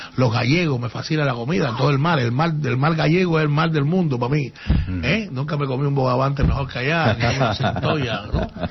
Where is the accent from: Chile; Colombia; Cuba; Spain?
Cuba; now in Mexico; el lugar que yo me escogió Dios para yo estar cuando salí de Cuba fue México. Y ahí en México estoy hace 20 años, porque todavía está en mi casa, 20 años, cumplo el 18 de mayo. Y estaba en el DF, en la capital